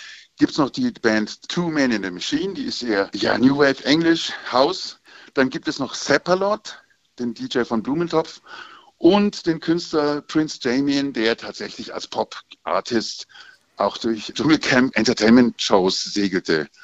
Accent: Munich, Bavaria, Germany; Da bin ich ein Kind des Disco-Münchens der 80er.

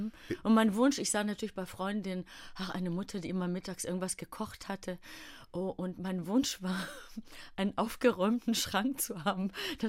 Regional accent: Greece; now in Germany; In Deutschland lebte ich. Dann war ich ja oft auch in meiner Heimat Griechenland.

